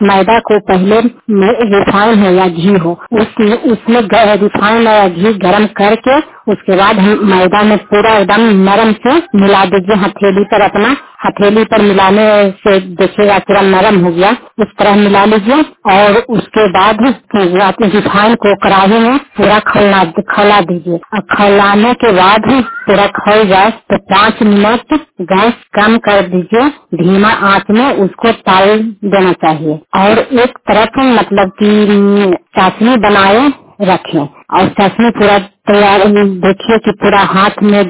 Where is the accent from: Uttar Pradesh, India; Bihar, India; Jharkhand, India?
Bihar, India; मैं सभी घर के रहने वाली हूँ, हरनौत प्रखंड जिला नालंदा